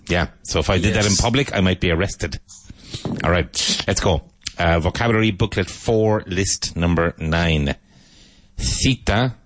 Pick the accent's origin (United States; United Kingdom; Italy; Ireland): Ireland; now in Spain; When I was a kid, growing up in Ireland